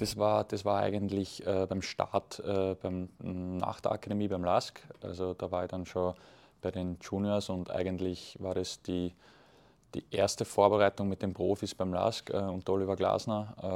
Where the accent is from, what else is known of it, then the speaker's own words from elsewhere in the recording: Eferding, Upper Austria, Austria; also born or lived in Christkirchen; ich bin in Christkirchen geboren in Oberösterreich, bin dann in Eferding aufgewachsen